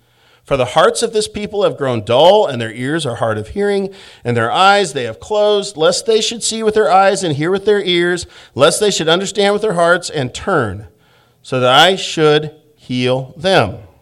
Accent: United States; I've had people that may not have liked me because I'm an American.

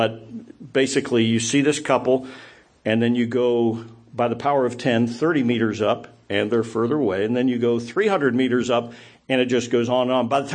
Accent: Thurmont, Maryland, United States; my hometown of Thurmont, Maryland, where Camp David is

